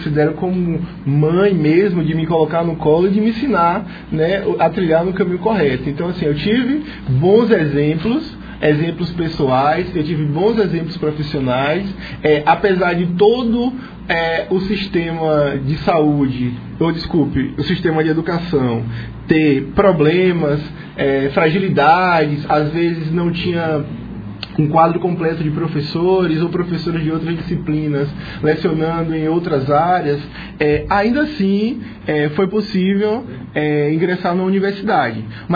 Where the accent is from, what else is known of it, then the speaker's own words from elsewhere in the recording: Laje, Bahia, Brazil; also born or lived in Mutuípe; eu sou mutuipense de nascença, mas cresci aqui em Laje.